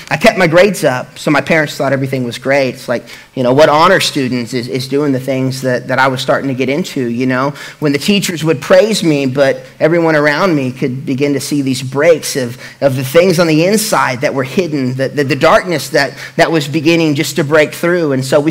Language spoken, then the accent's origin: English; Catoosa, Oklahoma, United States; I grew up in Catoosa, Oklahoma, and like I said, I was a middle child.